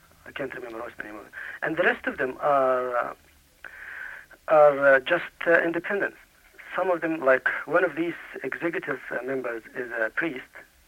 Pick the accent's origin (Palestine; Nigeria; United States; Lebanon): Palestine; Gaza, Gaza Strip; He's from Gaza, from my hometown.